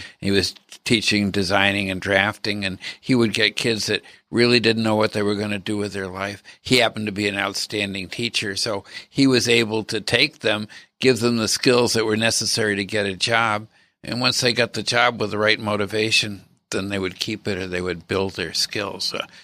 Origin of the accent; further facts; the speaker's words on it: Boston, Massachusetts, United States; the fact that I grew up in Boston was relevant to having some sense of entrepreneurial activity.